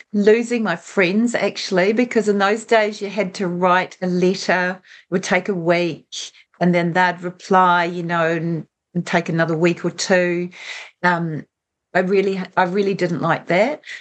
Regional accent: Stevenage, East of England, United Kingdom; born there; No, I was born in England. I was born in Hertfordshire.

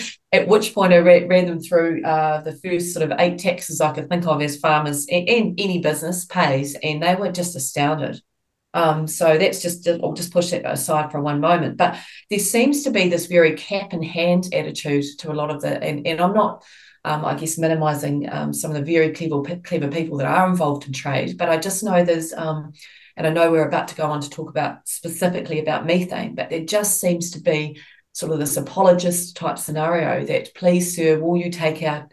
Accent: New Zealand; all those normal things that you stand and wait as a Kiwi.

